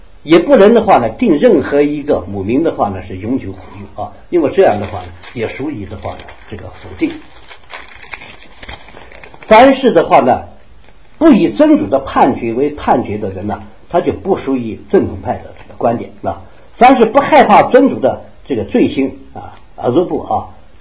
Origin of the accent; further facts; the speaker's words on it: China; 我们中国人的话认为生病的话是风寒暑湿燥热